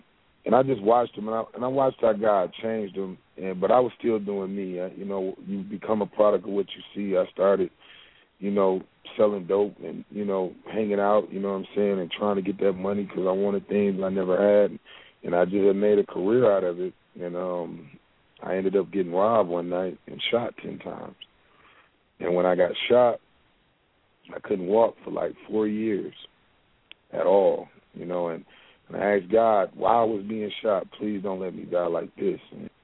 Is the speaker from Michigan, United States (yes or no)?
yes; Flint, Michigan, United States; also born or lived in Chicago; I come from the place called Flint, Michigan. I love it. I was born in Chicago. I was raised there, but I love it. I can't say nothing bad about Flint.